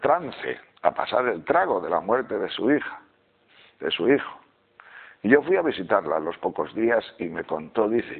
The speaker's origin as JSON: {"language": "Spanish", "region": "Castile and León", "country": "Spain", "tie": "born or raised there", "said": "mi pueblo es un pueblo de transhumancia, es un pueblo de pastores de esos que tienen grandes rebaños, que bajan desde León a Extremadura."}